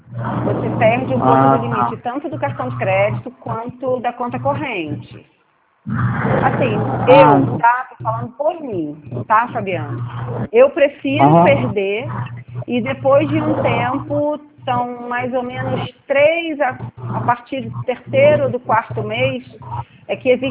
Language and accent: Portuguese; Brazil; eu sou brasileira igual a você